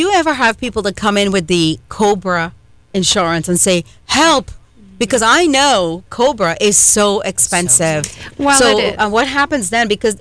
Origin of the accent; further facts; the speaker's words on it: Trinidad & Tobago; now in United States; because I'm from Trinidad and Tobago. They've got universal health care there, but, I mean, it's different, right?